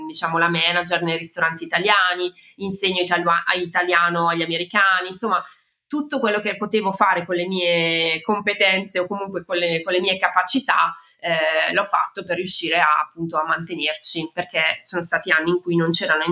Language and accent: Italian; Bergamo, Lombardy, Italy; accent: Bergamo; Allora, io sono originaria di Bergamo, come si può sentire dal mio accento, e nasco a Bergamo nel 1982, quindi negli anni 80.